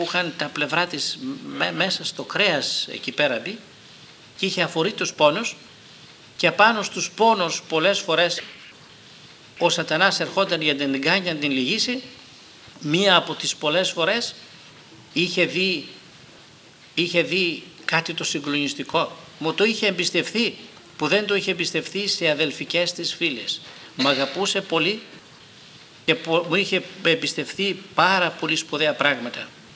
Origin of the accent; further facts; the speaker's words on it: Agrinio, Western Greece, Greece; είχαμε εκεί στα μέρη μας στο Αγρίνιο